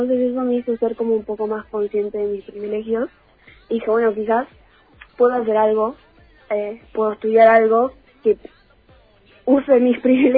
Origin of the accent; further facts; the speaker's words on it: Río Grande, Tierra del Fuego, Argentina; born there; nací acá en Río Grande, más o menos como quinta generación de pueblinos, así que asentados en la isla.